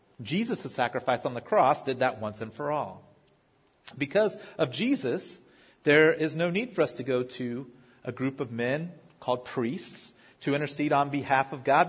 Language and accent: English; Virginia Beach, Virginia, United States; My family, I grew up in Virginia Beach. All my family is in that area, Norfolk, that area down in Hampton Roads, Tidewater.